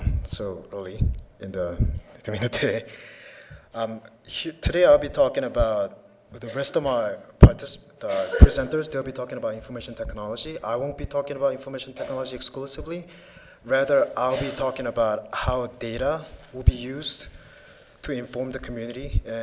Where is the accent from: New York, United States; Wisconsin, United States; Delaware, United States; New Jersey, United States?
New York, United States; New York City; I'm from New York City, and there are about 8 million residents in New York City